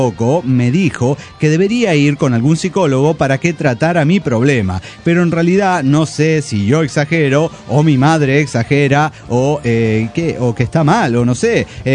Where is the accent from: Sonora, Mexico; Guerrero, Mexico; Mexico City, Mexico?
Mexico City, Mexico; del DF mexicano.